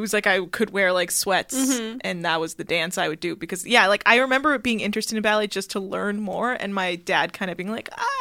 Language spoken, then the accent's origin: English; California, United States; because I grew up in the Bay Area and I was the only, like, Iranian girl, like, in my age at my school